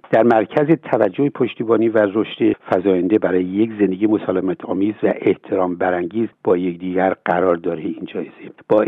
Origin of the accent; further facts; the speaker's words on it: Iran; به عنوان یک ایرانی اول زبانتون یاد بگیرین